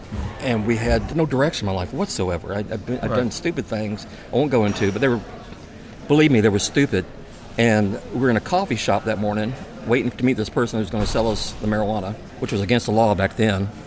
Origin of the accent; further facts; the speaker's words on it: San Marcos, Texas, United States; I was born in San Marcos, Texas.